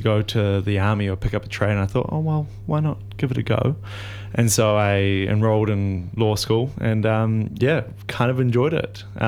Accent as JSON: {"language": "English", "region": "Northland", "country": "New Zealand", "tie": "born or raised there", "said": "I kind of started my martial arts when I was 10 years old, growing up in the Bay of Islands. I grew up in a really rural area"}